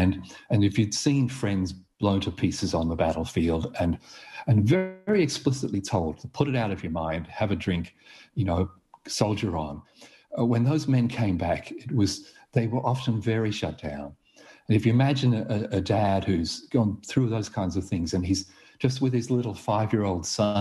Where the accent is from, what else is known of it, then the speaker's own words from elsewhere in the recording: Yorkshire and the Humber, United Kingdom; I grew up in Yorkshire, which was the world capital of negative parenting.